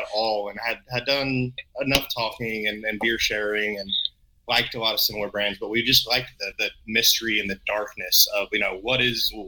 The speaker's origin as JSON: {"language": "English", "town": "Nashville", "region": "Tennessee", "country": "United States", "also_born_or_lived": "Houston, United States", "said": "I mean, I'm from Nashville and Houston. I went to school in Knoxville from, you know, as soon as I got out of high school, and I've been here since."}